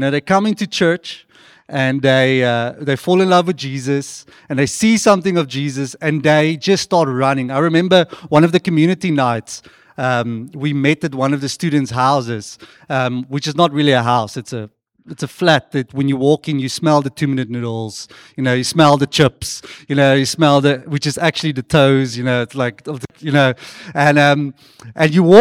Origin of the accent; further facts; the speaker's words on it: Stellenbosch, Western Cape, South Africa; So, yeah, we are from Stellenbosch, the beautiful city or town of Stellenbosch, among the mountains, among all the students.